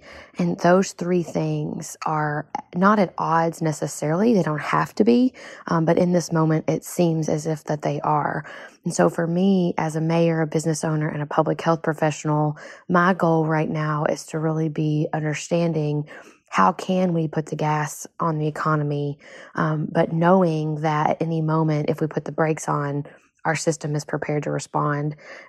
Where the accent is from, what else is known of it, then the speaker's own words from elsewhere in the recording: United States; It's one of those things that I'm so proud about being an American.